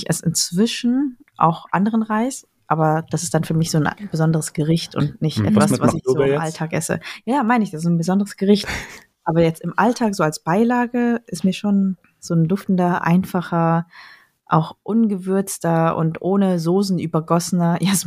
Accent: Germany; also born or lived in Paris, France; in Deutschland, wo ich aufgewachsen bin und geboren bin

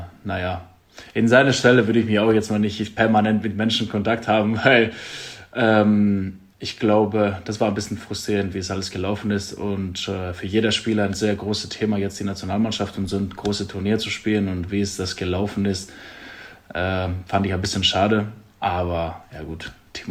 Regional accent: Drama, Eastern Macedonia and Thrace, Greece; Das ist aber kein Drama, es ist echt eine sehr schöne Stadt. das ist in der Nähe von Thessaloniki.

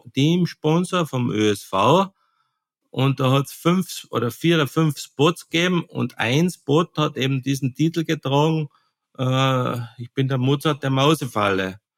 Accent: Carinthia, Austria; accent: Carinthian; Und mein Kärntner Dialekt, der was ab und zu ein bisschen, wie sagt man, einschläfernd wirkt

